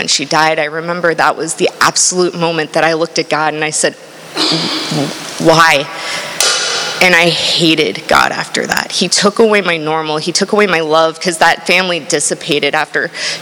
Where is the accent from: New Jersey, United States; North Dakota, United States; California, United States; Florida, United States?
Florida, United States; Palm Harbor; I was born and raised in Palm Harbor, Florida.